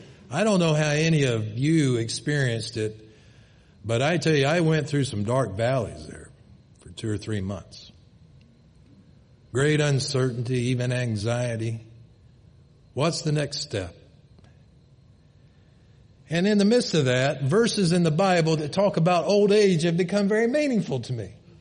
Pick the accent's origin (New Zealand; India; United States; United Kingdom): United States; North Carolina; also born or lived in Canada; I'm a boy from North Carolina.